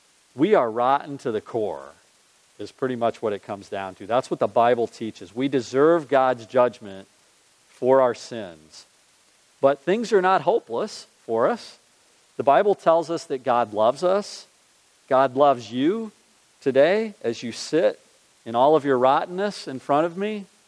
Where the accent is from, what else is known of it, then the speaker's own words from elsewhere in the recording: Illinois, United States; I was born and raised in Illinois. I went to my first Cubs game when I was 10.